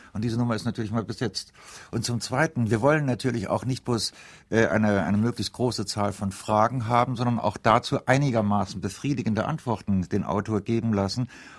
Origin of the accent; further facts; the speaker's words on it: Saarland, Germany; Ich fühle mich als Saarländer von hier aus